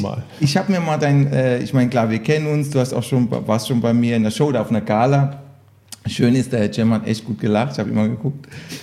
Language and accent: German; Baden-Württemberg, Germany; Er ist zwar Schwabe, ich bin Kurpfälzer